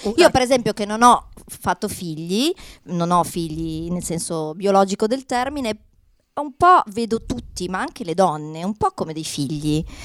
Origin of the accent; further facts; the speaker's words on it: Milan, Lombardy, Italy; Tac, io da milanese.